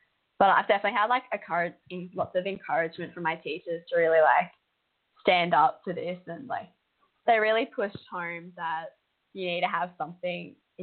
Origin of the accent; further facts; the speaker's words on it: Australia; I'm from Australia.